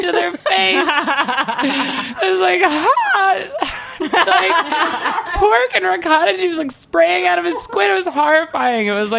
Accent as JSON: {"language": "English", "region": "New York", "country": "United States", "said": "I'm from Long Island, you know, like, I have, like, a very strong side of me that, like, comes out when I'm around people like that, like my kinfolk, you know."}